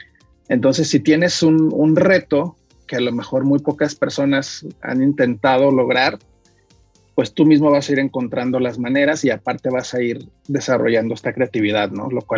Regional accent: Aguascalientes, Mexico; estudié acá en mi pueblo, como yo le llamo, y mucha gente también, que es Aguascalientes

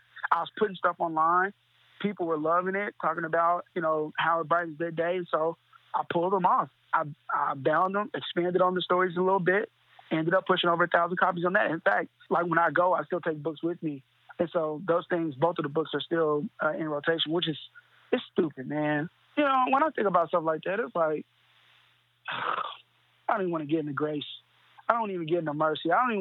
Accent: Tulsa, Oklahoma, United States; I grew up in North Tulsa, bro.

